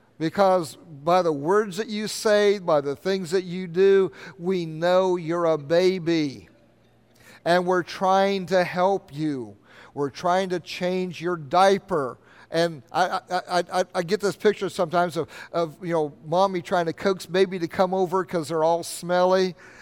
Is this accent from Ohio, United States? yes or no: yes; Ohio, United States; I think it's Potato Ridge Road where we grew up in Ohio.